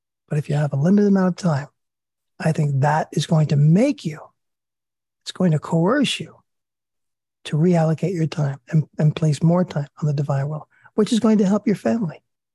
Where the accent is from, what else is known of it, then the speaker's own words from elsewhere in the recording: New Jersey, United States; I mean, I grew up in New Jersey. I live in the country right now, and I would never go back.